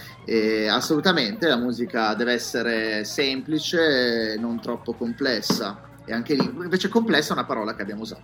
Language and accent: Italian; Piedmont, Italy; perché da piemontese non mi voglio sbilanciare troppo